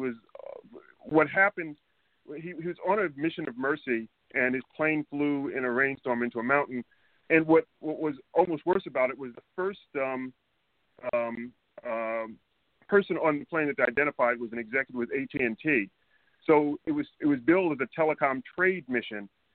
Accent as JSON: {"language": "English", "town": "New York City", "region": "New York", "country": "United States", "said": "I'm from New York City, and I'm really from Brooklyn and Queens, but I have family in the Bronx, and including from that congressional district."}